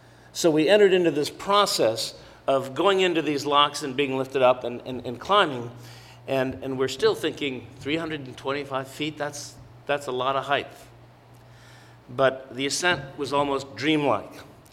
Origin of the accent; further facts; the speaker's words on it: Toledo, Ohio, United States; I grew up in Toledo, Ohio, actually, and I'd always wanted to get to know the Great Lakes better than I did.